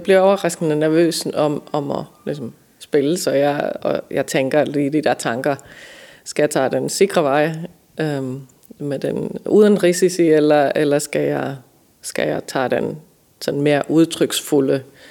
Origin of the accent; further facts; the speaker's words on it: Finland; now in Denmark; jeg kommer fra Finland oprindeligt